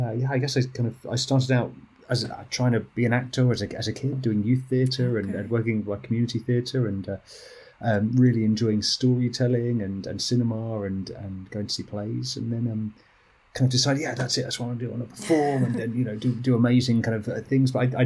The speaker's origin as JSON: {"language": "English", "region": "London", "country": "United Kingdom", "tie": "born or raised there", "said": "yeah, I'm an actor and I'm a puppeteer, and I'm from England. I grew up in London"}